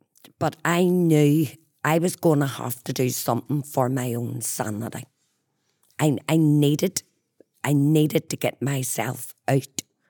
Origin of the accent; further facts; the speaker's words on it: United Kingdom; I have a British passport. Because that's what I am. I classify myself as a British citizen. Because I've never known any different.